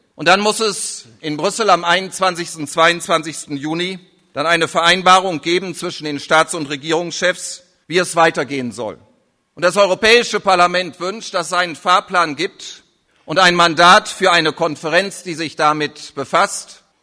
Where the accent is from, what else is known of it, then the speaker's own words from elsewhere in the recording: Germany; Ich hoffe, dass wir als Deutsche niemals vergessen